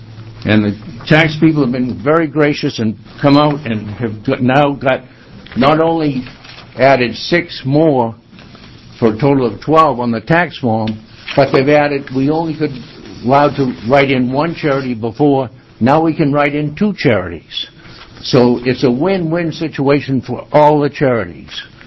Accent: Salem, Oregon, United States; Myself, I'm from Salem.

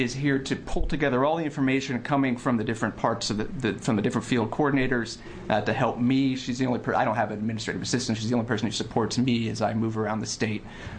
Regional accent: Oregon, United States; I moved back to Oregon recently for this position. I was raised here in Oregon, in Lane County, but was gone for the last 20 years or so working primarily on the federal level.

